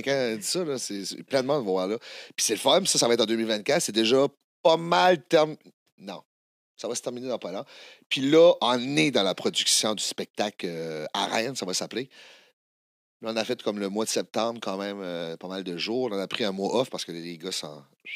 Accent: Le Goulet, New Brunswick, Canada; Hey, moi, là, je viens de Le Goulet, Nouveau-Brunswick. Je sais pas si tu sais, là, il y a zéro contact, là.

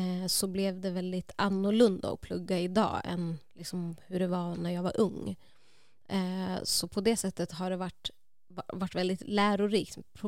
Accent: Uppsala, Uppsala County, Sweden; jag är uppvuxen i Gottsunda, Uppsala.

